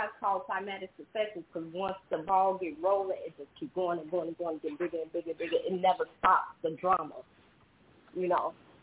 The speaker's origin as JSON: {"language": "English", "town": "Chicago", "region": "Illinois", "country": "United States", "tie": "born or raised there", "said": "Yeah, I'm from Chicago, born and raised. Probably hear a little Southern tang in my voice."}